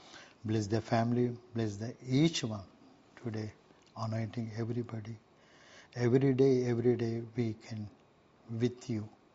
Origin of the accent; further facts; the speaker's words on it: India; English is a second language; I am the Indian, I mean like this, I am like nothing.